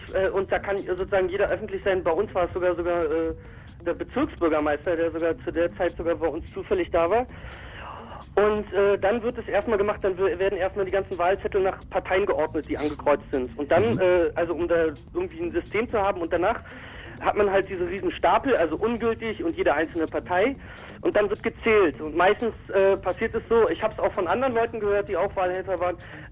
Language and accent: German; Berlin, Germany; Also ich komme jetzt nicht aus Neukölln, ich komme aus Kreuzberg